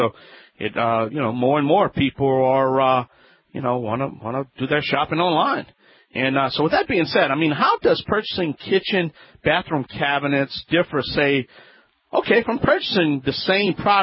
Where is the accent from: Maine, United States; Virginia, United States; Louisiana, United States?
Louisiana, United States; New Orleans; I'm at the annual weatherization conference in my hometown in New Orleans, Louisiana, the Big Easy.